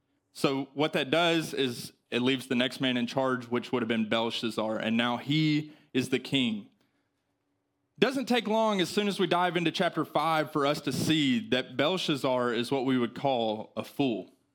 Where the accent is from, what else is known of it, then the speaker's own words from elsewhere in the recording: Arkansas, United States; Well, I'm from Arkansas, so I can't get much higher than about 15.